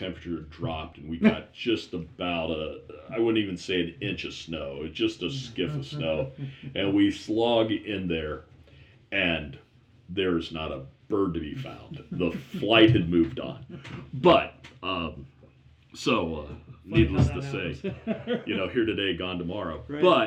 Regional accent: Ohio, United States; As some of you may know, I grew up in Ohio. My father was a conservation officer there.

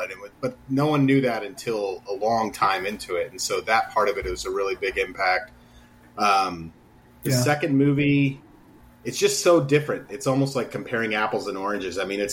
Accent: Texas, United States; Just the feelings coming as a Texas person, it's very recognizable to me. I grew up in Central Texas, so when I see it, a lot of the vibes that are there in it

